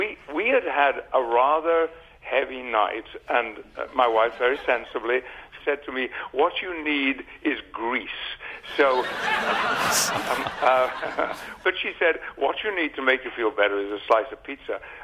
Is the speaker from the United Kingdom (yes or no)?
yes; Yorkshire and the Humber, United Kingdom; I did, yes. I grew up in the West Riding of Yorkshire.